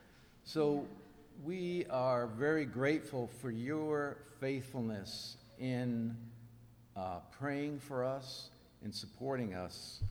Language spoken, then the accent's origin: English; Marshall, Texas, United States; So we're bringing greetings from Marshall, Texas, and from Malaysia. This is our first trip to Alaska ever, yeah. And it's great to be here in your big state that's bigger than our state, Texas.